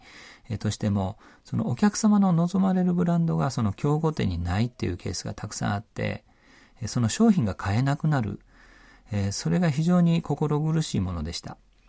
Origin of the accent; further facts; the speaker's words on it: Isahaya, Nagasaki, Japan; 私のふるさと長崎県諫早市